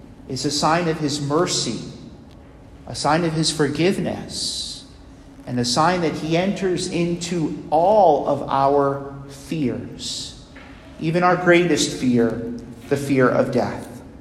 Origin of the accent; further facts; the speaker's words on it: New York, United States; When I was a kid, the parish that I grew up in New York was named after St. Thomas the Apostle.